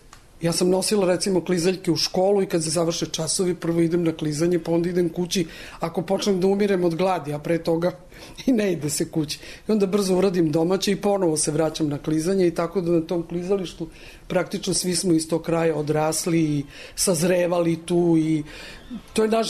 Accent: Belgrade, Serbia; Ja sam odrasla na Paliluli u Starine Novaka ulici

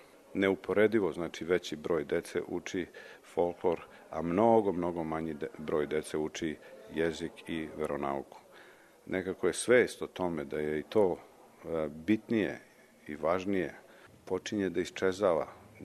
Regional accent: Serbia; Lično mislim, i kao sveštenik, i kao Srbin, i kao čovek, da je mnogo bolje da 100 ljudi daju po, ne znam, $100, nego da jedan da 100.000 dolara.

